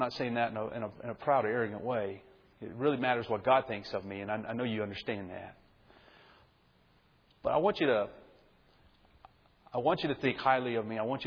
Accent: Alabama, United States; We grew up in the Bible Belt. I grew up in North Alabama.

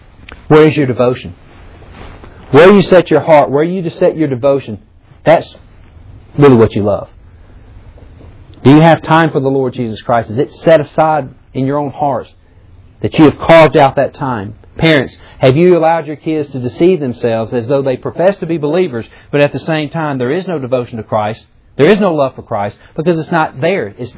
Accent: Jackson, Mississippi, United States; I was raised in churches, and many of them that I grew up around in Jackson, Mississippi

